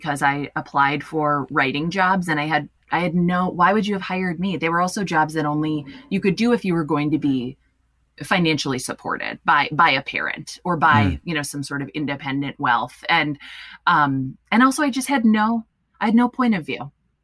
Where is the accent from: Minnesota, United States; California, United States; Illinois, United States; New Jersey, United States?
Minnesota, United States; Minneapolis; I grew up in Minneapolis.